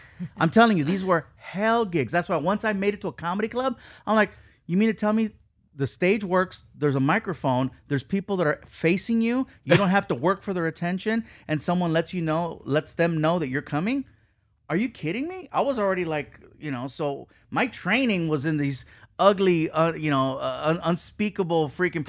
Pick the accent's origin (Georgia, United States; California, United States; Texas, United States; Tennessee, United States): California, United States; Long Beach; also born or lived in San Diego; No. Well, I was born in San Diego, but I grew up in Long Beach. So I started in Long Beach.